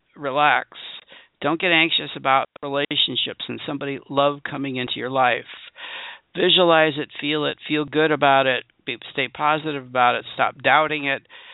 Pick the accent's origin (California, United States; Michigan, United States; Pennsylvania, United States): Michigan, United States; I'm from Michigan originally.